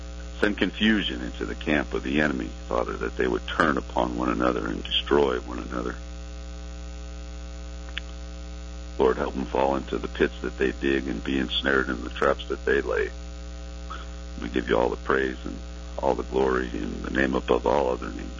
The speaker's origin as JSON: {"language": "English", "town": "Chicago", "region": "Illinois", "country": "United States", "tie": "born or raised there", "said": "I mean, I remember when I grew up in the Chicago area, we used to go up to the UP and snowmobile"}